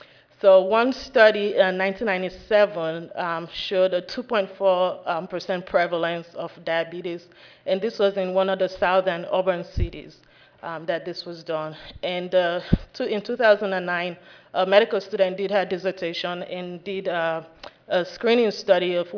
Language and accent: English; Sierra Leone; even though I am from Sierra Leone, there was a little bit of a cultural problem for me that I didn't understand.